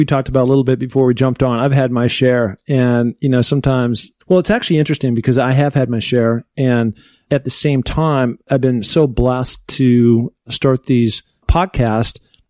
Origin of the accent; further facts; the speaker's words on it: Seattle, Washington, United States; now in Hermosa Beach, United States; Although I hail from Seattle, Washington